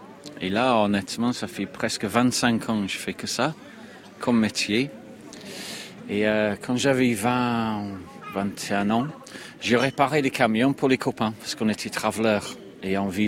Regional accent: Toulouse, Occitanie, France; Non, moi je viens de Toulouse.

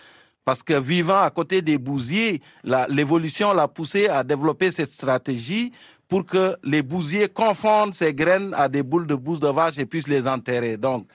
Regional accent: Fatick, Senegal; Moi, je viens du Sénégal, je suis un serreur du centre du pays, de la région de Fatick.

